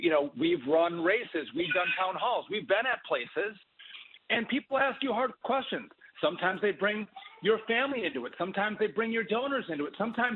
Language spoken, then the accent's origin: English; Wisconsin, United States; You might think I'm actually from Utah with 9 kids.